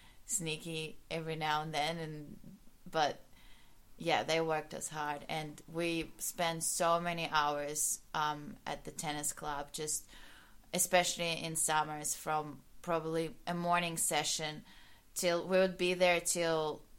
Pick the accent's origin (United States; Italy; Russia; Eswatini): Russia; English is a second language; moved away; Like, I came from Russia, like, I just got my residency.